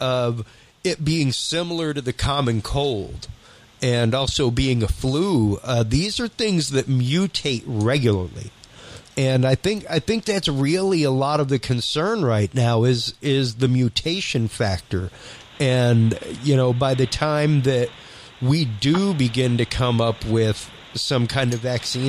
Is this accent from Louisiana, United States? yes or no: yes; Louisiana, United States; I'm a Cajun, and I love squirrel gumbo.